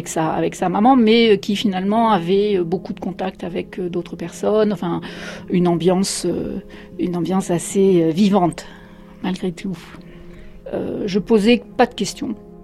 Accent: Bordeaux, Nouvelle-Aquitaine, France; born there; now in Toulouse, France; j'ai 60 ans, j'habite à Toulouse depuis une dizaine d'années. Je suis née à Bordeaux en 1959

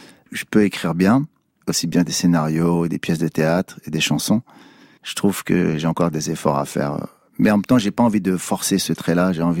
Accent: Sarcelles, Île-de-France, France; J'ai grandi à Sarcelles, donc on était mélangés. Des Juifs, des Arabes, des Antillais, des Africains, des Turcs, des Indiens, il y avait de tout.

